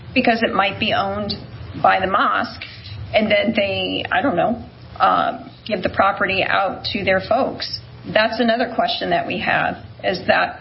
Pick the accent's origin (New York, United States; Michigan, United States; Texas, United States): Michigan, United States; Not to mention, I grew up in Michigan.